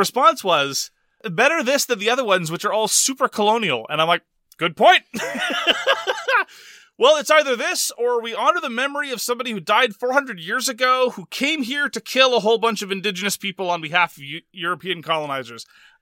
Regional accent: Quebec, Canada; I'm from Quebec.

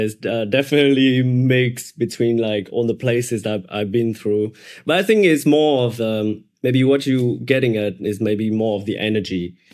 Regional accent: Hanoi, Vietnam; I mean, I was born in Hanoi, born and raised in Hanoi.

